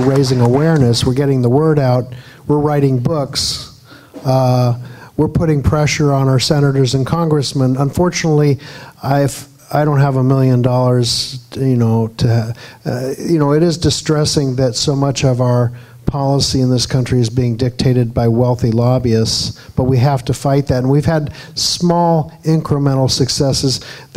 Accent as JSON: {"language": "English", "town": "Omak", "region": "Washington", "country": "United States", "said": "I come from Omak, Washington, which is a small rural area of Washington State"}